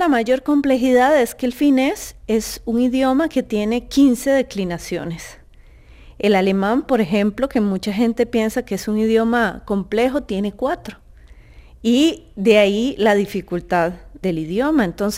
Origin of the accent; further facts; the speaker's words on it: Costa Rica; now in Helsinki, Finland; Yo soy costarricense y bueno, es aún más una minoría, somos como 5 personas apenas.